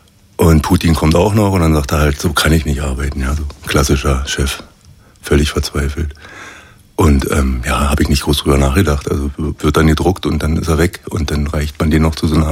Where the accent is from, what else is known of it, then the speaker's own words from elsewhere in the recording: Potsdam, Brandenburg, Germany; also born or lived in Berlin; ich bin in Berlin geboren, steht auch in meinem Ausweis, bin aber in Potsdam dann aufgewachsen vom Dritten bis zur Lehre